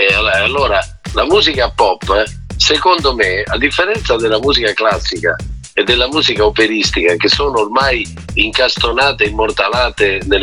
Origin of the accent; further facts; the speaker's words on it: Rome, Lazio, Italy; E io sono romano